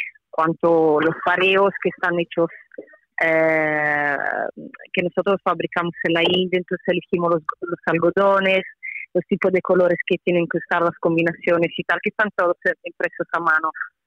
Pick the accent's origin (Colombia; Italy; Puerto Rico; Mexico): Italy; Spanish is a second language; Bueno, soy italiana, obviamente